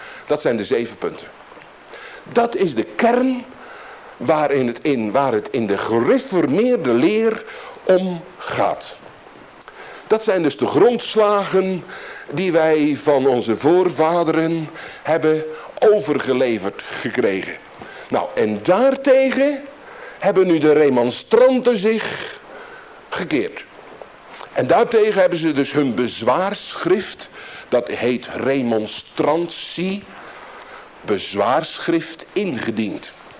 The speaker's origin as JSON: {"language": "Dutch", "region": "Groningen", "country": "Netherlands", "said": "wij komen uit Groningen, dat weet u ook. En daar, ongelovigen, nee. We geloven allemaal wel."}